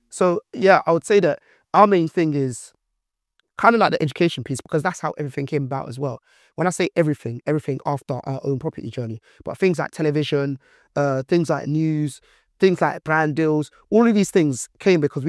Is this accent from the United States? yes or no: no; Nigeria; I'm actually from Nigeria